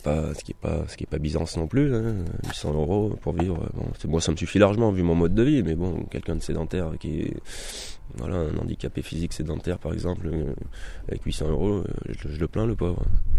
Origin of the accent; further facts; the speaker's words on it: Auvergne-Rhône-Alpes, France; alors je suis auvergnat, hein.